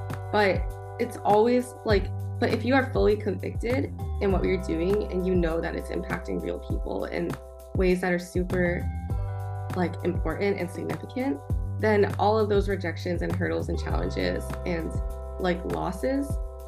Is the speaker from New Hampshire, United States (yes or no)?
yes; New Hampshire, United States; the small town I was from New Hampshire, like I guess technology was not a big thing there. But moving to Silicon Valley was just like a huge game changer.